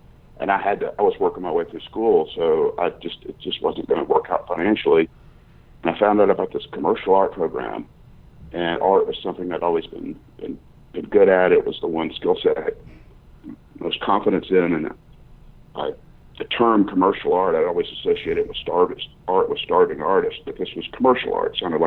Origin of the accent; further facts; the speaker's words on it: Atlanta, Georgia, United States; Suburbs of Atlanta.